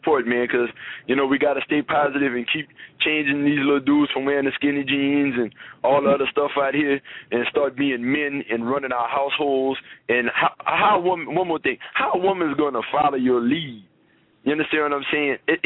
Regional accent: Louisiana, United States; now in Houston, United States; I'm from Louisiana, and if you know anything about Louisiana, you know the food not no joke.

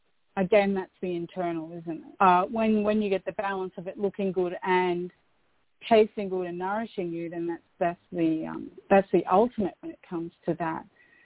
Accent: Scotland, United Kingdom; being Scottish, we always grew up with soccer, football.

